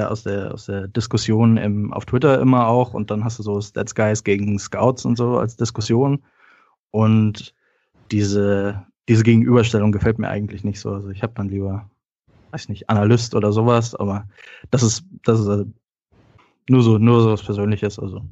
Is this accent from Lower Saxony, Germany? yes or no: no; Heidelberg, Baden-Württemberg, Germany; Also ich komme aus Heidelberg, also natürlich mit Bezug zu Mannheim.